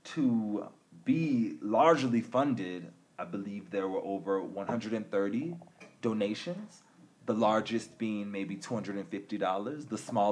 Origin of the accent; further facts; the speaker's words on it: New Orleans, Louisiana, United States; also born or lived in Denver; From there, I moved back home to my hometown, New Orleans, Louisiana. And beyond that, I moved to Denver, Colorado.